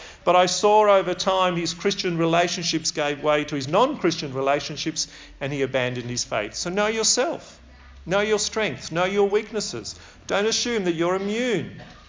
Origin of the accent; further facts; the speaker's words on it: Australia; And of course, we also identify ourselves particularly as being Australian when we go overseas. We represent Australia.